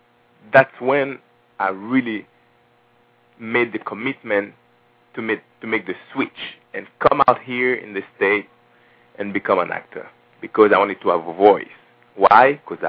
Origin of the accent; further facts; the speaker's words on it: Paris, Île-de-France, France; also born or lived in Haiti; Well, I was born in Haiti. I grew up in Paris. That's where I studied.